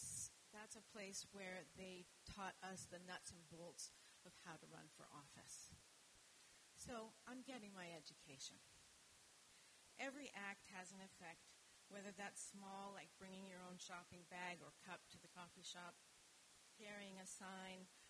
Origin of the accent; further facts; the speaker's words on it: Canada; I grew up mostly in Canada and abroad